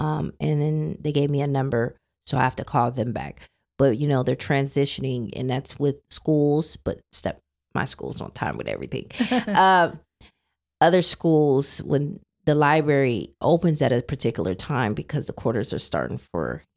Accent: Tacoma, Washington, United States; So when it came to the library, they wanted the book because I'm from Tacoma.

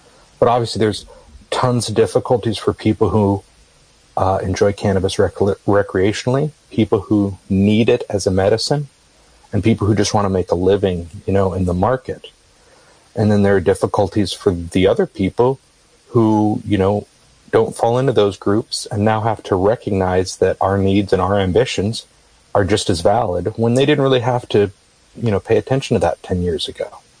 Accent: Missouri, United States; And places like my home state of Missouri just voted to legalize.

